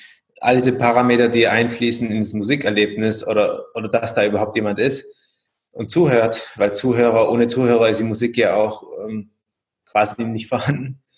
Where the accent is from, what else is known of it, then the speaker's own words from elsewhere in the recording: Nürtingen, Baden-Württemberg, Germany; born there; Ich bin 86 geboren in Nürtingen bei Stuttgart in einem amerikanischen Haushalt. Allerdings bin ich, würde ich sagen, kulturell sehr, wie soll man sagen, europäisch aufgewachsen.